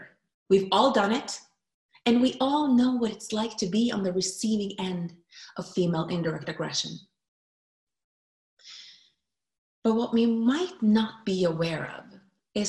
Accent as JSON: {"language": "English", "country": "Norway", "moved": "yes", "said": "We had just moved here. It's my home country, but I've lived abroad for 20 years and we don't know a lot of people."}